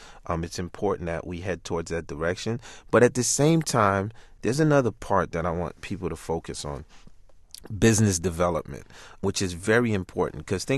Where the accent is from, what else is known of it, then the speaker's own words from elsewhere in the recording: Brooklyn, New York, United States; I'm always going to be testy because I'm from Brooklyn, right?